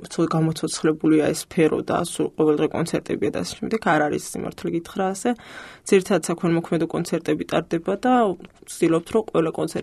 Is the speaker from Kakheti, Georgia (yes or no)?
yes; Kakheti, Georgia; კი, თუში ვარ, წარმოშობით იქ და იქ ვარ გაზრდილი